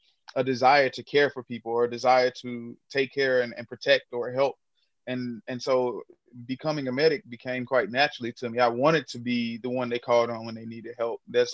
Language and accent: English; Memphis, Tennessee, United States; I grew up in Memphis, Tennessee.